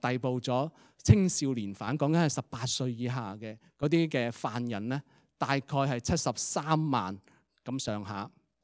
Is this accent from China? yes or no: yes; Guangdong, China; 就是说我们广东人有句说话，当然不是真的，但我们经常都讲的